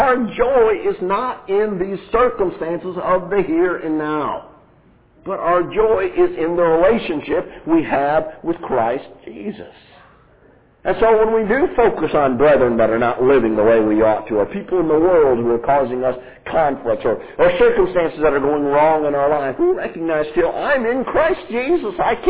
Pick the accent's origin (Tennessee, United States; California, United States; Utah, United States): Tennessee, United States; We're all from Tennessee, and we're all UT fans, and we all love the Chicago Bears.